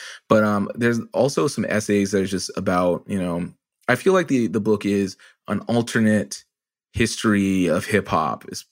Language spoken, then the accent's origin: English; Canada; I'm also a Canadian